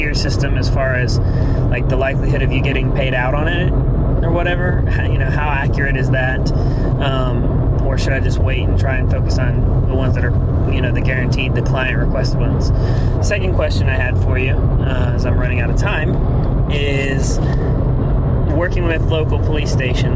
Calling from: Atlanta, Georgia, United States; Hey, what's up, Drone You? … I'm here from the Atlanta area.

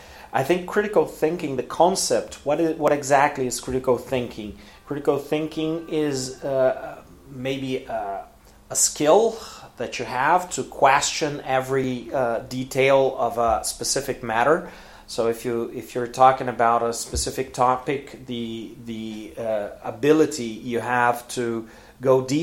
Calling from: Porto Alegre, Rio Grande do Sul, Brazil; English is a second language

